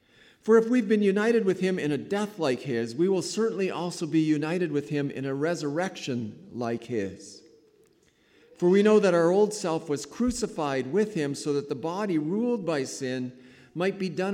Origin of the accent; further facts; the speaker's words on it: Canada; I am Canadian. I want to say even a lot more than that. I am a Christian.